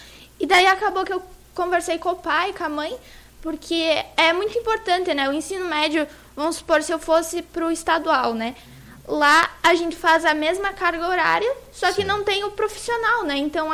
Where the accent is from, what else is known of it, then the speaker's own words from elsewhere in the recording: Lagoa, Brazil; Eu também, sou do interior de Lagoa.